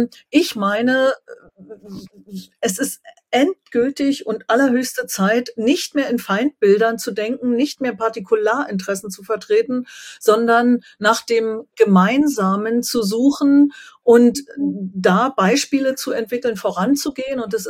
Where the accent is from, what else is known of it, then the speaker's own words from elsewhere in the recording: Brandenburg, Germany; bin aufgewachsen in der Endmoränenlandschaft Nordostbrandenburgs.